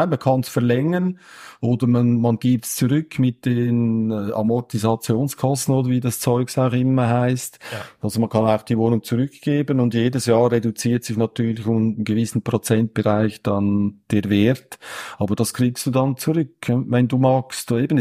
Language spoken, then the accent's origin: German; Switzerland; wahrscheinlich sehe ich das jetzt wieder als Schweizer.